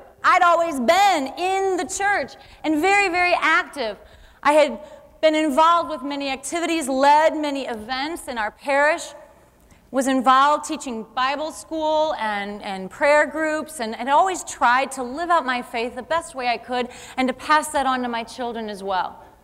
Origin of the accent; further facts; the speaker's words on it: St. Louis, Missouri, United States; I am from St. Louis here, and I am a local housewife, stay-at-home mom here in St. Louis.